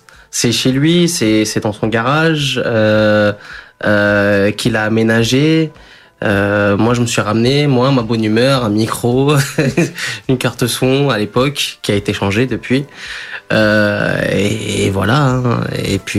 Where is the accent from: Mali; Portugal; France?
Portugal; born there; first language Portuguese; French is a second language; je suis d'origine brésilienne. Je suis né au Portugal, donc directement la première langue qui est venue en moi, que j'ai appris à comprendre, à lire, à écrire, c'était le portugais.